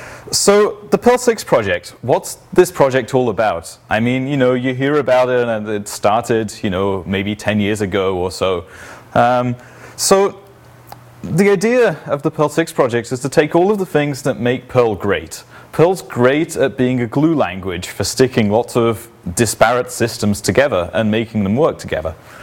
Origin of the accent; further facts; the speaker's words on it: England, United Kingdom; now in Lund, Sweden; I'm originally from England, but I'm living in Lund these days